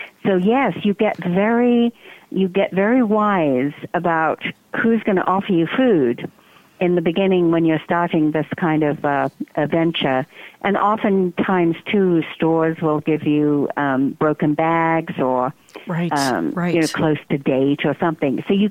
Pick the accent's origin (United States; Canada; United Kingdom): United Kingdom; England; seeing as how I'm originally from England.